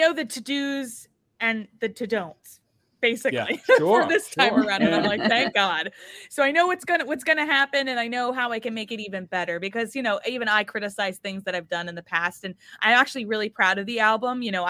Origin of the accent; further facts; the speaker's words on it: Philadelphia, Pennsylvania, United States; accent: Philly; And sometimes my Philly accent pops out and I'm like, I don't know where that came from.